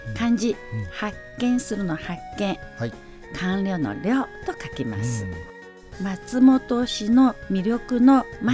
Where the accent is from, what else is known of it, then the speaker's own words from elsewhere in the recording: Shanghai, China; 私の生まれ育った故郷は上海です。